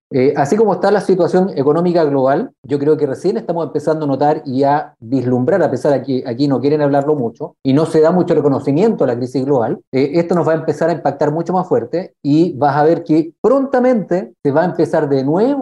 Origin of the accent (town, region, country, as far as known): Chile